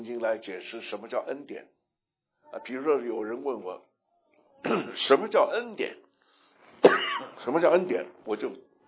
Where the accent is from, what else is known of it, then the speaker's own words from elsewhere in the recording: Shanghai, China; 我们这里有上海人吗？上海人，上海人，我们上海人常常想的一句话